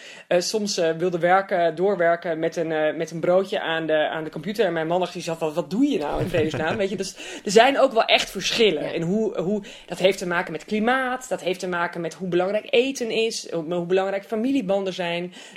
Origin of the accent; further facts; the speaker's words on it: Netherlands; Ik ben natuurlijk ook als Nederlander opgevoed. Mijn man is trouwens wel Spaans.